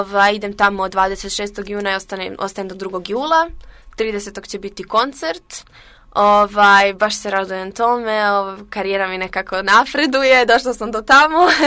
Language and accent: Serbian; Kotor, Kotor Municipality, Montenegro; Ja onako koga god upoznam, odmah kažem, hoćete da vidite odakle sam ja? I pokazujem slike Kotora i objašnjam gdje je Crna Gora.